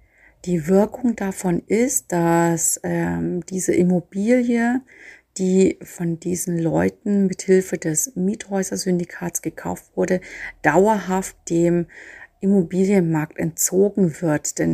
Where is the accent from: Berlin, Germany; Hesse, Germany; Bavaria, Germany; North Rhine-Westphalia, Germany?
Bavaria, Germany; Nuremberg; So sehr wir als Nürnberger es auch empfinden, dass die Stadt immer teurer geworden ist